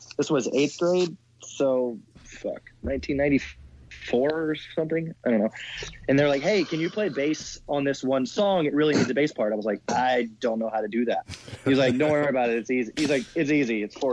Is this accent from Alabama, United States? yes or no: yes; Alabama, United States; also born or lived in California; I was born and raised in Alabama.